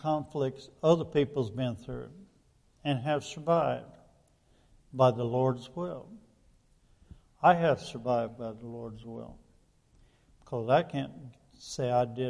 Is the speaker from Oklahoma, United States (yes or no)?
yes; Oklahoma, United States; I was raised mostly in Oklahoma. I lived out in the country. Did 4-H club as a child, up through junior high school.